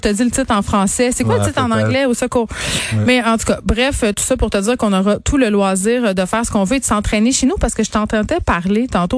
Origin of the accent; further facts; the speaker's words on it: Saguenay, Quebec, Canada; Ben, écoute, là, je viens du Saguenay.